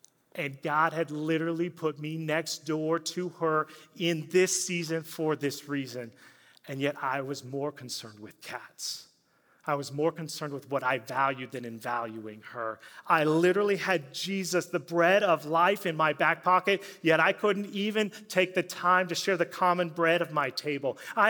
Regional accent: the South, United States; growing up in the South, there are a few things I love as much as sweet tea.

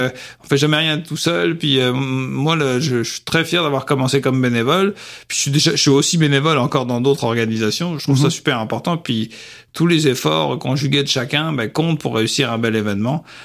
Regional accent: western France, France; now in Trois-Rivières, Canada; Mais oui, pour ceux qui entendent mon accent, moi, je viens de l'ouest de la France. Ça fait longtemps que je suis au Québec, là, plus d'une quinzaine d'années. Mais quand je suis arrivé à Trois-Rivières, ben, je connaissais évidemment personne.

